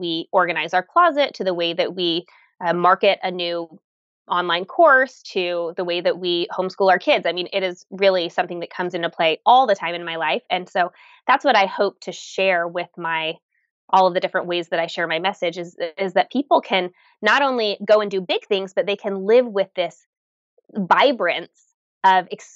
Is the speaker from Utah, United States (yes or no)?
yes; Utah, United States; I grew up in Utah near the mountains, and we would literally like climb to the top of mountains fairly frequently.